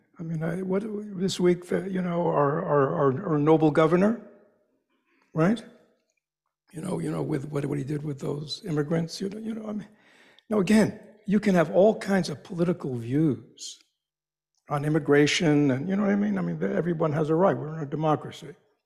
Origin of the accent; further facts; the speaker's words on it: United States; I'm an American, right? I should have a flag up here.